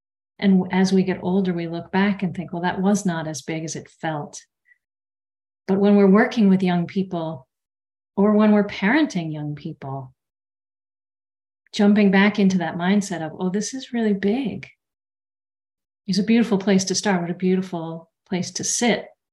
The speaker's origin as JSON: {"language": "English", "region": "Vermont", "country": "United States", "tie": "born or raised there", "said": "So growing up in Vermont, we didn't have MAGPIES."}